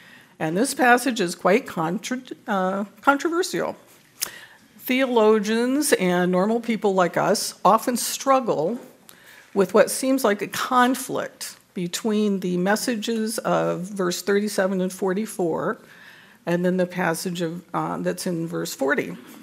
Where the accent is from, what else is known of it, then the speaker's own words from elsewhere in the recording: Albuquerque, New Mexico, United States; He's a pastor in Albuquerque, my hometown.